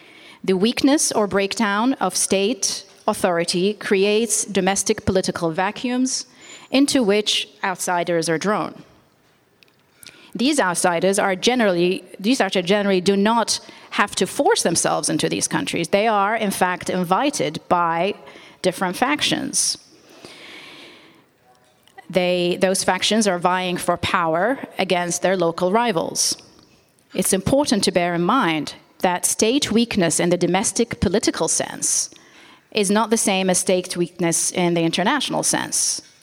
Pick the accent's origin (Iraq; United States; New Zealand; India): Iraq; when I was growing up in Iraq, just a few years ago, in the 80s, you really did not hear about sectarian differences.